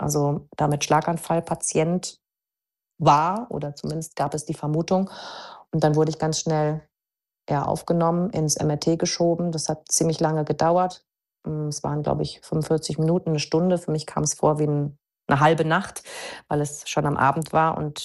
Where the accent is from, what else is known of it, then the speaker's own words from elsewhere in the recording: North Rhine-Westphalia, Germany; now in Munich, Germany; Ich habe zu dem Zeitpunkt schon in München gelebt. Ich komme aus NRW, aus der Nähe von Düsseldorf.